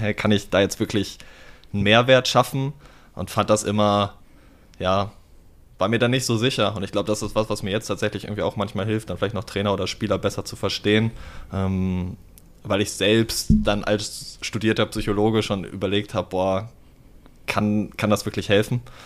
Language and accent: German; Peine, Lower Saxony, Germany; moved away as an adult; Also ursprünglich komme ich aus Peine, ist in Niedersachsen zwischen Braunschweig und Hannover